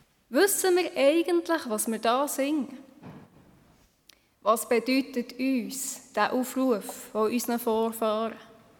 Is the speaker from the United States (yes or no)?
no; Switzerland; Auch wir als Schweizer Volk haben durch das Jahr eine so manche Gelegenheit